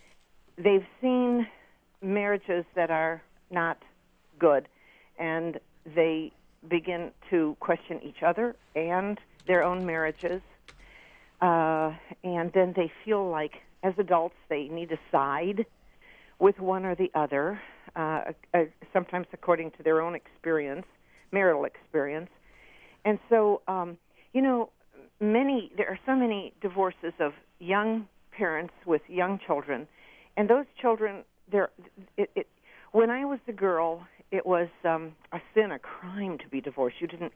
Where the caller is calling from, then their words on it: Michigan, United States; I'm calling from Dwajek, Michigan.